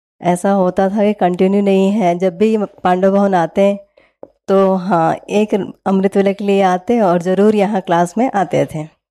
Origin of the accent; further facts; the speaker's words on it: Bilaspur, Chhattisgarh, India; also born or lived in Andhra Pradesh; वैसे हम छत्तीसगढ़ बिलासपुर से हैं, रहने वाले मना रहना हमारा जन्म भूमि है, विशाखापट्टनम के पास का है, मना आंध्र के हैं, लेकिन बचपन से जन्म पैदाइश परवरिश सारा छत्तीसगढ़ एमपी में ही हुआ